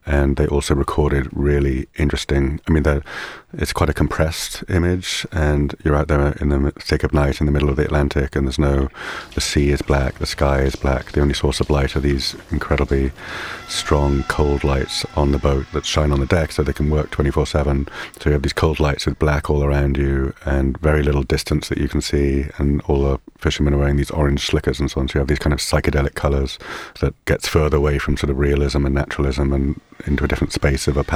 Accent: Liverpool, North West England, United Kingdom; moved away as an adult; I grew up in Liverpool, where my father was working in the ship industry, building ships and working in the port.

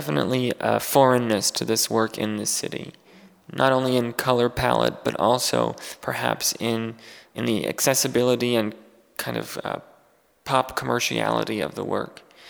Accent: Los Angeles, California, United States; I grew up in Los Angeles, and that's the system that fuels the city.

